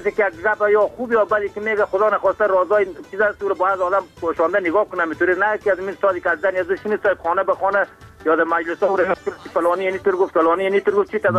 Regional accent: Afghanistan; first language ps; Persian is a second language; ما از افغانستان هستیم

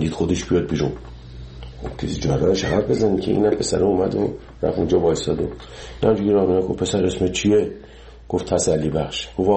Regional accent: Iran; moved away; 30 سال 30 خورده سال که از ایران من اومدم بیرون

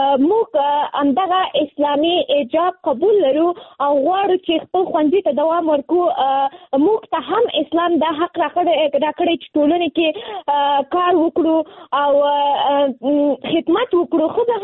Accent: Nangarhar, Afghanistan; now in Kabul, Afghanistan; ما د ننګرهار د ولایت نه فعلاً په کابل کې ژوند کوم

